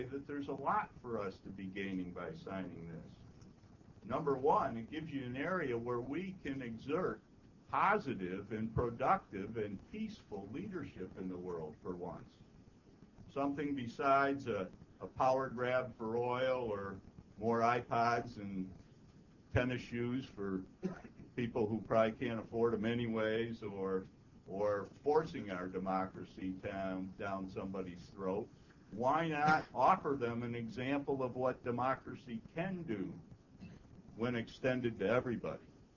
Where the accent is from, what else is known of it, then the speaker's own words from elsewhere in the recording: United States; I, for one, as an American who served his country in Vietnam during that war